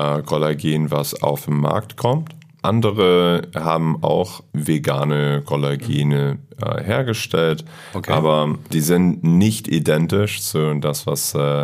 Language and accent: German; United States; Ja, ich komme aus Amerika und ich bin in den Staaten aufgewachsen.